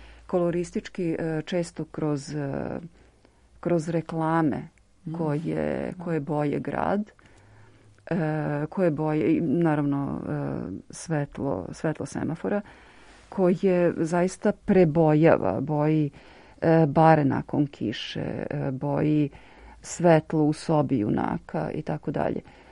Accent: Belgrade, Serbia; živim, ja sam iz Beograda, živim u Beogradu i prosto živim i u centru Beograda

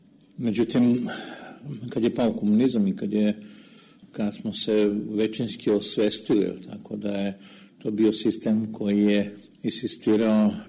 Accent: Belgrade, Serbia; Rođen sam u Beogradu

